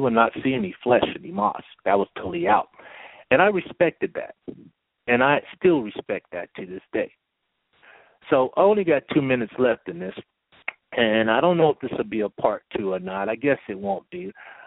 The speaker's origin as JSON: {"language": "English", "region": "California", "country": "United States", "tie": "born or raised there", "said": "because I was raised in the Bay Area, which is like the multicultural place in the United States."}